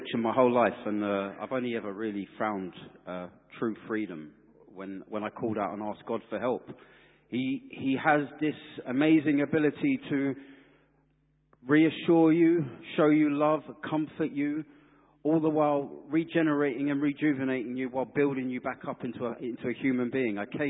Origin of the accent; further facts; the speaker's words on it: London, United Kingdom; I grew up in West London, a dodgy part of West London.